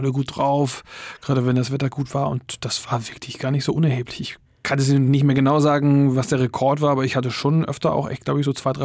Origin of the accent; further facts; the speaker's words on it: Eckernförde, Schleswig-Holstein, Germany; born there; Also ich bin in Eckernförde geboren, ich habe nie da gewohnt, sondern ein Stückchen entfernt. Eckernförde ist aber eine Art Kurort, ist ja direkt am Meer und da gibt es auch einen Strand und so.